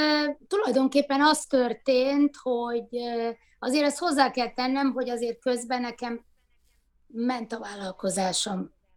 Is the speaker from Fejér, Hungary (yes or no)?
no; Budapest, Hungary; én ilyen nagyon pesti vagyok, tehát itt születtem, és én néhány évet eltekintve tulajdonképpen itt éltem egész életemben